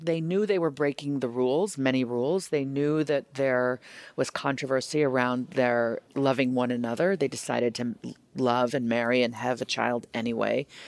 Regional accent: New York, United States; also born or lived in Madison, Wisconsin / Northern Virginia / Middleton, Wisconsin; Growing up in New York, outside of Manhattan, Madison, Wisconsin, Northern Virginia, and then Middleton, Wisconsin, there weren't many kids who looked like me.

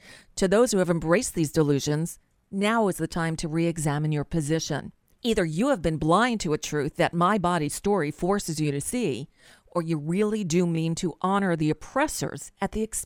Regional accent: Southern US, United States; I don't just come from the South. I come from Confederates.

